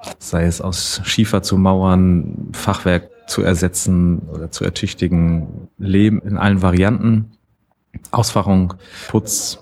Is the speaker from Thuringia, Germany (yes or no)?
no; Lübeck, Schleswig-Holstein, Germany; now in Leipzig, Germany; Ich komme eigentlich von der Ostsee, also aus Lübeck. Bin jetzt seit fast 12 Jahren in Leipzig und werde auch ein bisschen länger noch in Mitteldeutschland bleiben wahrscheinlich.